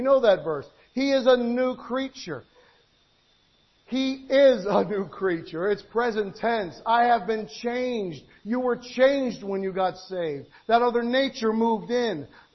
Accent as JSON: {"language": "English", "country": "United States", "tie": "born there", "said": "But I'm an American. I was born in America."}